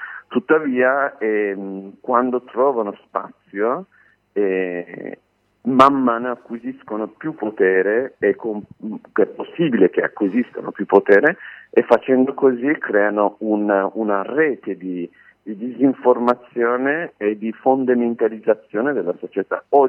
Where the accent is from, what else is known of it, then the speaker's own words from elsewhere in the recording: Istanbul, Turkey; Italian is a second language; Io mi ricordo quando ero piccolo, nel Salone del Libro di Istanbul